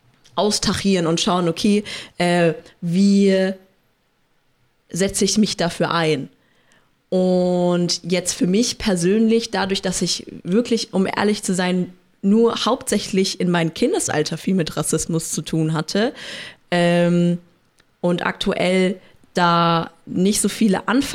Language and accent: German; Germany; Ja, Deutsch sein oder mein Heimatland Deutschland ist halt, wie gesagt, Heimat, ist Zuhause.